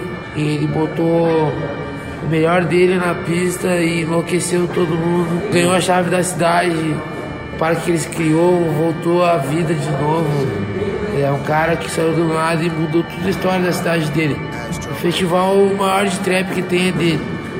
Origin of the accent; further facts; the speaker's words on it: Santana do Livramento, Rio Grande do Sul, Brazil; moved away as an adult; now in Porto Alegre, Brazil; Eu sou de Livramento. Eu fui pra outro lugar, cada um seguiu o seu caminho. Pra praia, eu fui pra Porto Alegre.